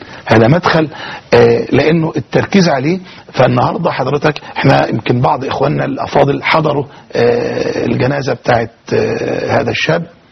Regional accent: Suez, Suez Governorate, Egypt; احنا من السويس بقالنا اكثر من 37-38 سنة او يزيد في مجال الدعوة في السويس

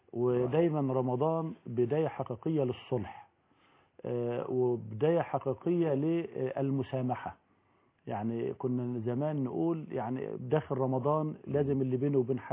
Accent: Egypt; بلدنا مصر

